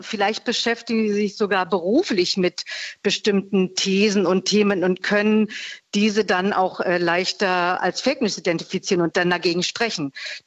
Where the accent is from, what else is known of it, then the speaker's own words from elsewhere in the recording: eastern Germany, Germany; ich komme ja auch aus dem Osten und ich war 25 Jahre alt, als die Mauer fiel.